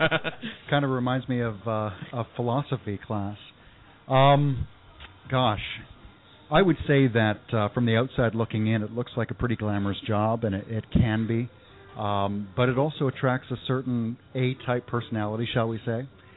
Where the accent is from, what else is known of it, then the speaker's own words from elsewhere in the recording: Canada; You failed to mention that I'm from Canada.